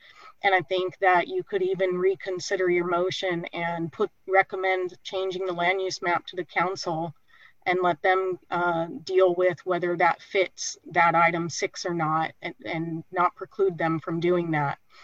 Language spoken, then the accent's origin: English; Black Diamond, Washington, United States; now in Bellevue, United States; and I live in Bellevue, and I grew up in Black Diamond